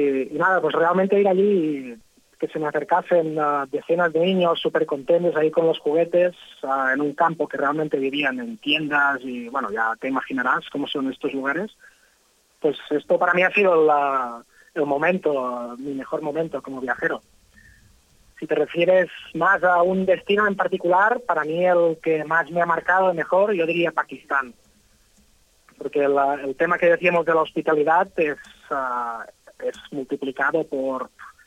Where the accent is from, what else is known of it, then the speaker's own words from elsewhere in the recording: Catalonia, Spain; Y ahora me volveré a Cataluña, a mi pueblo